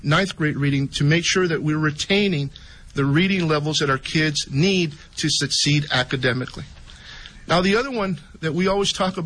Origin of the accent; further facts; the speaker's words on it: San Antonio, Texas, United States; I'm originally from San Antonio